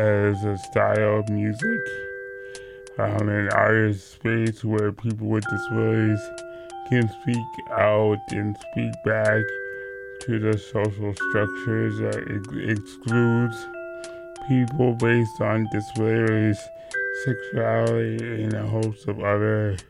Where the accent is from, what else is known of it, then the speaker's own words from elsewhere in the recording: New York, United States; When I was growing up in New York, I saw women breakdancing